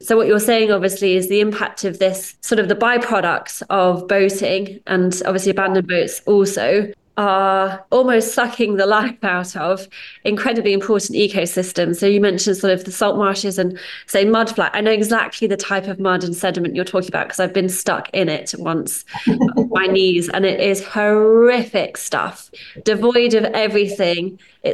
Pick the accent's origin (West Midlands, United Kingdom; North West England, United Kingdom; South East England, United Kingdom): South East England, United Kingdom; Chichester; I grew up sailing in Chichester waters and around the Solent, so I know it very well